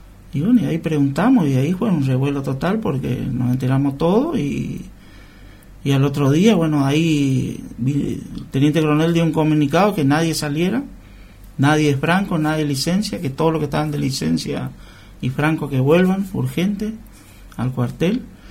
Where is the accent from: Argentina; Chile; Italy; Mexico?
Argentina; Monte Caseros, Corrientes; como era yo soy de Monte Casero